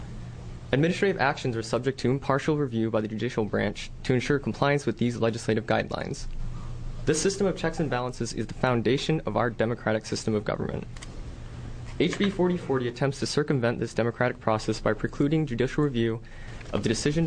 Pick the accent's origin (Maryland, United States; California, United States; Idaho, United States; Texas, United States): Idaho, United States; I'd also like to add that I'm originally from Idaho. I'm very familiar with the way they treat wolves.